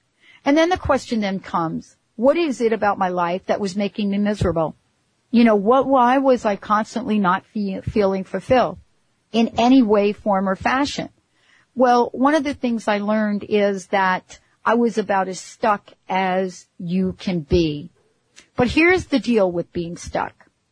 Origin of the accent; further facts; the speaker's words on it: Bronx, New York, United States; I grew up in the Bronx, so our version of a water slide was popping open a fire hydrant.